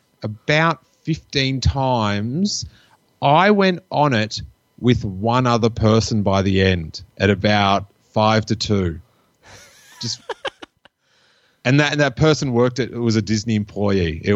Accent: Melbourne, Victoria, Australia; I grew up in Melbourne, Australia

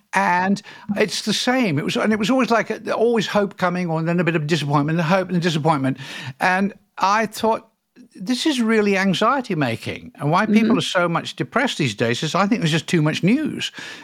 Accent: United Kingdom; now in California, United States; Well, I am British in passport

